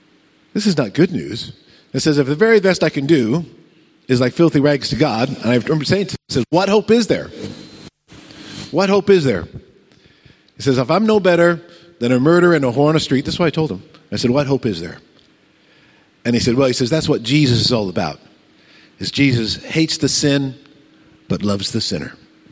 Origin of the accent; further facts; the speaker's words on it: United States; I'm American, as you can tell. Yank.